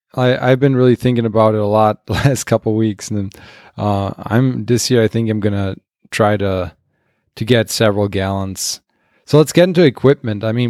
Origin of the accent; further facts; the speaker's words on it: Germany; now in United States; I'm from Germany originally